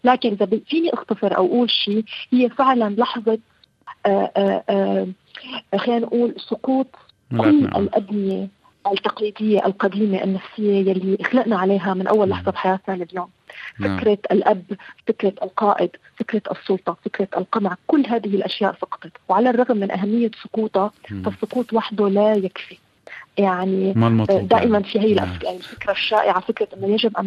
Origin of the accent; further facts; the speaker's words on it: Syria; أنا أشعر كسورية تعيش في أوروبا أو تعيش في سوريا